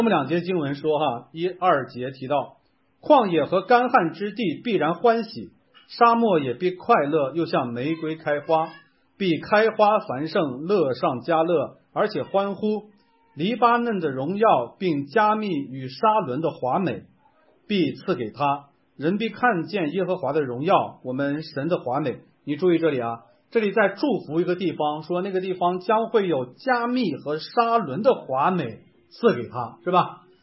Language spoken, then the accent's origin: Chinese; Linfen, Shanxi, China; also born or lived in Xingtai, Hebei; 我在山西这个临汾长大，我们那个临汾从我小时候记事的时候，他的绰号就叫做花果城，